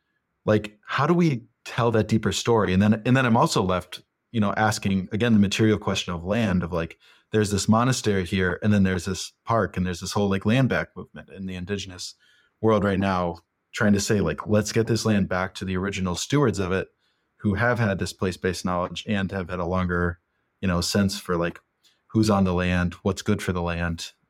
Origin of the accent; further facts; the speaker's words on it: Minnesota, United States; I'm from the Midwest, I'm from Minnesota.